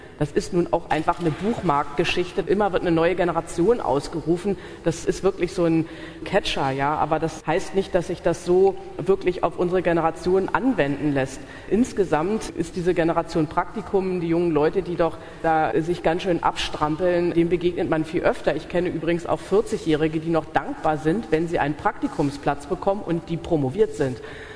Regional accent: Berlin, Germany; ich komme ja aus Westberlin

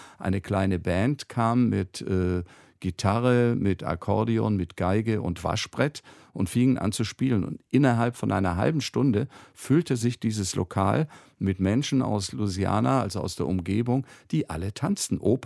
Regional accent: Lake Constance, Germany; moved away as an adult; now in Berlin, Germany; Ich bin Ureinwohner am Bodensee. Das ist meine Heimat. Und meine zweite Heimat ist Berlin. Ich bin damals nach dem Abi ja, wie gesagt, hierher gekommen

